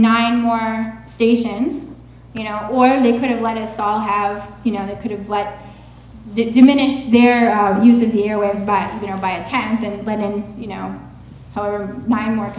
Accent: Scranton, Pennsylvania, United States; I mean, I'm from Scranton, and I was shocked.

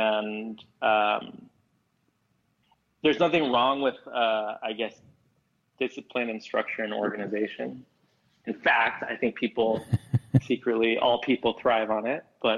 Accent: California, United States; we both lived there in San Francisco, and we're both from California

